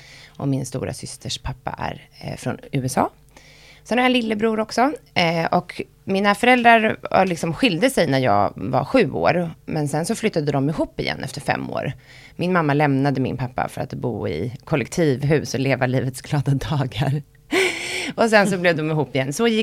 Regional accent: Älvsjö, Stockholm County, Sweden; born there; Jag är född i Älvsjö som är en förort till Stockholm och min mamma och pappa hade liksom bra och roliga jobb. Min pappa kommer från en väldigt fattig bakgrund.

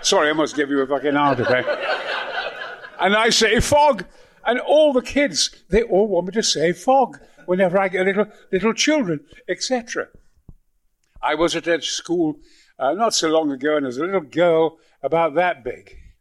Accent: Goldthorpe, Yorkshire and the Humber, United Kingdom; also born or lived in Mexborough; I'm a coal miner's son. My dad was a coal hewer, and I was born in Mexborough and lived in Goldthorpe

